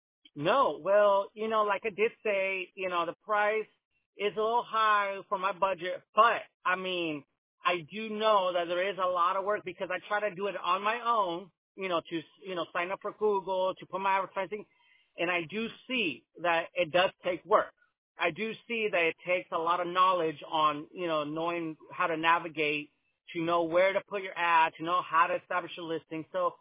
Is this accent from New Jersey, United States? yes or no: yes; Newark, New Jersey, United States; I don't mind having like Newark, you know, that I'm from Newark